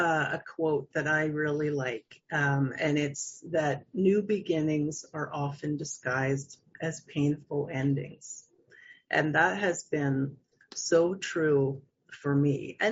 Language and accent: English; Canada; I'm Canadian. I live in British Columbia.